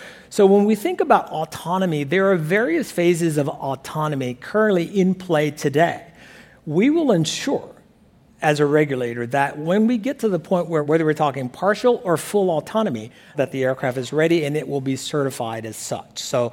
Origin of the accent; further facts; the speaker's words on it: Alabama, United States; And I've done this as a small boy growing up in Alabama.